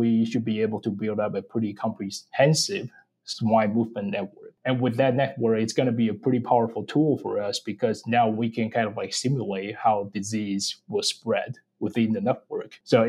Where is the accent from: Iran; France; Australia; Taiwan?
Taiwan; now in United States; I'm originally from Taiwan, and also that's where I got my DVM, my master, and also that's where I was trained to be a swine specialized veterinarian.